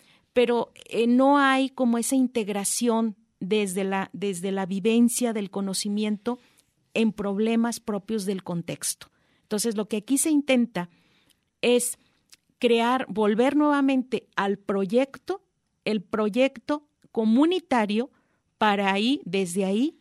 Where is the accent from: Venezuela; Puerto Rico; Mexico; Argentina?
Mexico; Uruapan, Michoacán; yo soy de Uruapan